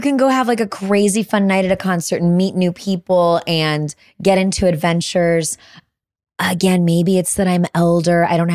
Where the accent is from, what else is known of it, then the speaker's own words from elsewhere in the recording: Chicago, Illinois, United States; By the way, grew up loving them. I am from Chicago.